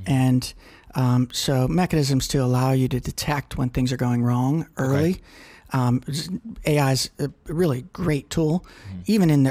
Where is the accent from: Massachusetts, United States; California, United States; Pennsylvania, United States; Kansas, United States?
Pennsylvania, United States; Greensburg; So I'm a farm boy from Western Pennsylvania.